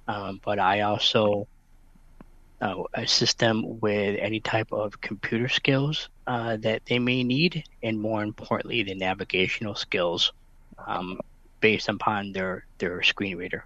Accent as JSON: {"language": "English", "region": "Wisconsin", "country": "United States", "tie": "born or raised there", "said": "Well, when I was born and raised in Wisconsin, so I worked for a company up there in Wisconsin"}